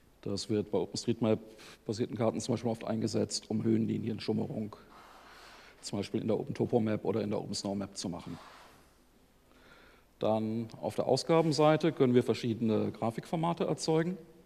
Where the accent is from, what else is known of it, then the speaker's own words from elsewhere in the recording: Bielefeld, North Rhine-Westphalia, Germany; ich komme aus Bielefeld.